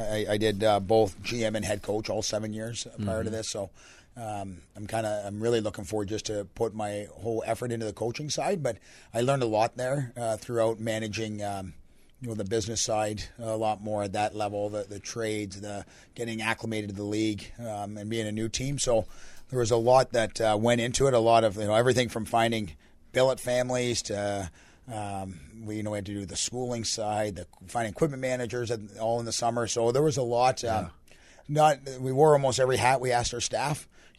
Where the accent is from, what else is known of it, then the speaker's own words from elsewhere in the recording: Stratford, Ontario, Canada; I played junior hockey in my hometown of Stratford